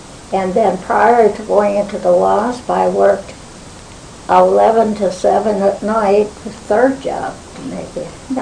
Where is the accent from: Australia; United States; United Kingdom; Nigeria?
United States; St. Louis, Missouri; born there; I was born in St. Louis in 1918 during the flu epidemic.